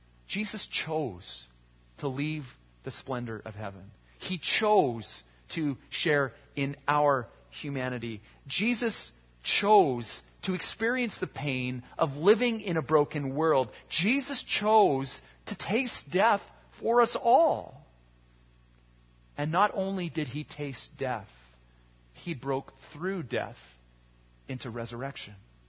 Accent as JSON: {"language": "English", "country": "Canada", "said": "as a Canadian boy, I didn't grow up with deserts. I grew up with winter."}